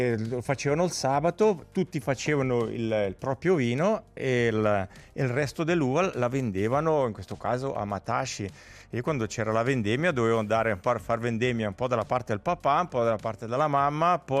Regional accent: Gordola, Ticino, Switzerland; Allora, io sono nato a Gordola, vissuto sempre a Gordola

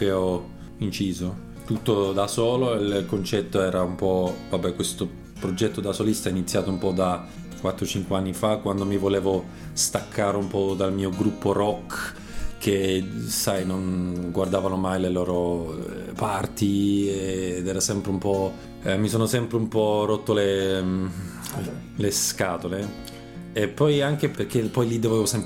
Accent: Lucerne, Switzerland; i nonni da parte di mio padre sono già venuti a lavorare in Svizzera, però sono nato e cresciuto a Lucerna, quindi anche lucernese. Fino a 5 anni parlavo solo italiano e poi ho iniziato il tedesco

